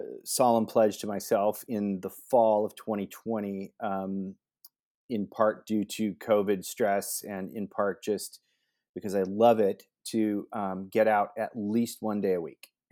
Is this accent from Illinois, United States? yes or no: no; West Allis, Wisconsin, United States; born there; My dad and mom are from Wisconsin. I was born in West Allis, Wisconsin, just outside of Milwaukee.